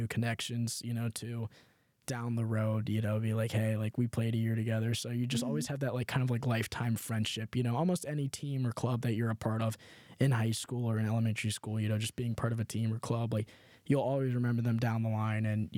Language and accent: English; Cincinnati, Ohio, United States; I think I would have ended up at UC either way, just because I'm from Cincinnati.